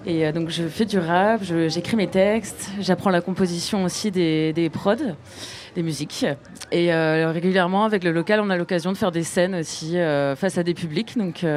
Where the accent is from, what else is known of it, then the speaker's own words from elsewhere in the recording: Quimper, Brittany, France; Je suis originaire de Quimper.